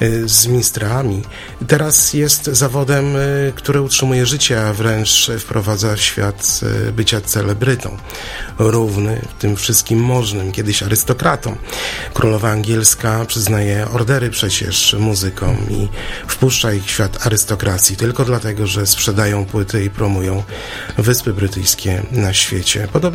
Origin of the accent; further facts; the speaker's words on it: Olsztyn, Warmian-Masurian Voivodeship, Poland; also born or lived in Szczytno; Urodziłem się w Szczytnie, ale całe moje życie jest związane z Olsztynem.